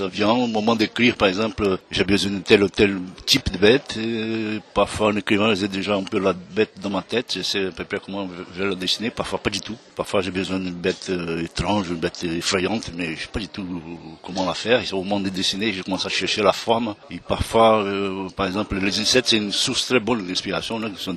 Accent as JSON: {"language": "French", "region": "Rio de Janeiro", "country": "Brazil", "tie": "born or raised there", "said": "mon enfance à Rio, au bord de la mer de cette région de Rio, c'est forêt vierge, exubérante, et la mer, et plage au sable blanc"}